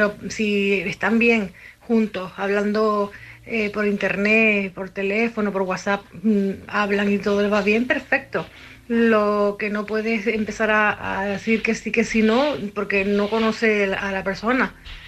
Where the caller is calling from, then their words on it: A Coruña, Galicia, Spain; Hola, buenas noches … de La Coruña.